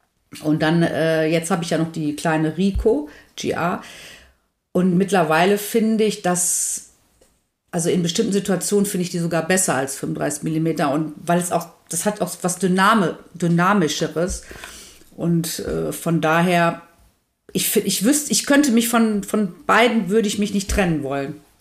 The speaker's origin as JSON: {"language": "German", "region": "North Rhine-Westphalia", "country": "Germany", "tie": "born or raised there", "said": "Also ich mag Paderborn nach wie vor, es ist halt meine Heimat, also das ist ein Dorf bei Paderborn. Ich fahre auch regelmäßig hin, da habe ich noch meine Familie oder beziehungsweise Teile meiner Familie."}